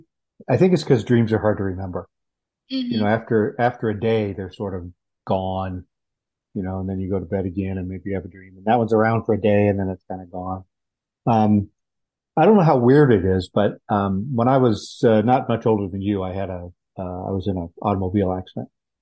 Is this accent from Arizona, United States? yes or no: no; California, United States; Some would say it's because I grew up in California, and the definition of a California stop is that you just kind of slide up to it